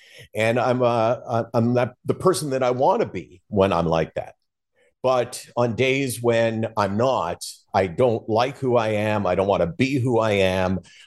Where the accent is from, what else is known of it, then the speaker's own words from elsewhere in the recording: Toronto, Ontario, Canada; I grew up in Toronto, which is where I am right now. I've lived in Toronto all my life, actually. I grew up here. I went to university here.